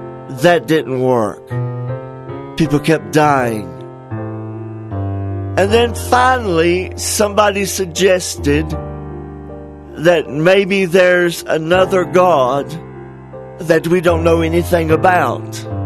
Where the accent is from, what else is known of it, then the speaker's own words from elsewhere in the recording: North Carolina, United States; Wilkes County, my hometown, has tons of churches.